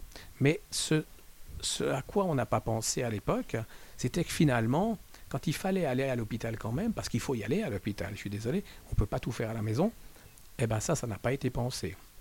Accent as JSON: {"language": "French", "region": "Jura", "country": "Switzerland", "moved": "yes", "lives_now": "Geneva, Switzerland", "said": "je suis un genevois d'adoption. Hein. Je suis arrivé à Genève en 85 d'une lointaine région jurassienne."}